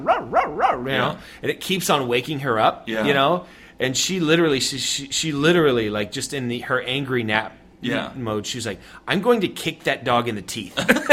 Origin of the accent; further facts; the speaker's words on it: Ohio, United States; And I'm not used to that kind of heat. I'm from Ohio, you know.